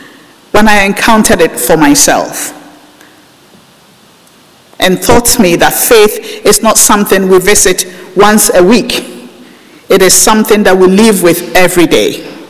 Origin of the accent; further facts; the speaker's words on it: Ghana; I grew up in Ghana, and one of the greatest gifts God gave me was being surrounded by remarkable women in my family.